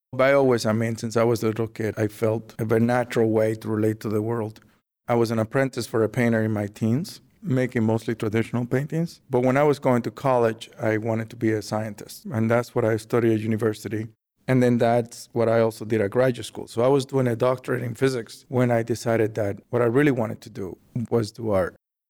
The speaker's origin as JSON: {"language": "English", "country": "United States", "tie": "born or raised there", "said": "I feel that I am an American artist. I think that, you know, from Cuban descent and my family life and my emotional universe in some ways depends a lot on that upbringing, Cuban, Spanish, Puerto Rican. But ultimately, I'm an American artist. It's there that I came of age."}